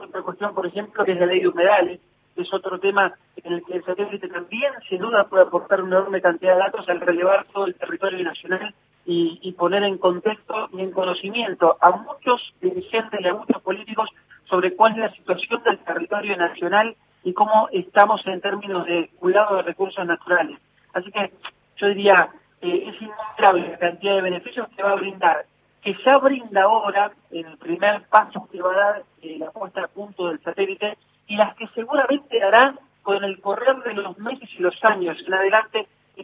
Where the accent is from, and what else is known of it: Argentina